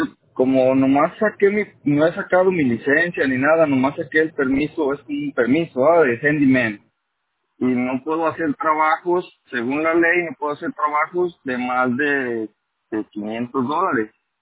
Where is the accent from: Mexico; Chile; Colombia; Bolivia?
Mexico; Yo soy carpintero mexicano